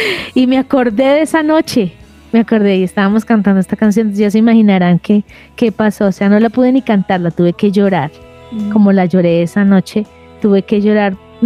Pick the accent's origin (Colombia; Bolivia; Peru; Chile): Colombia; Cali, Valle del Cauca; como soy caleña estaba haciendo un calor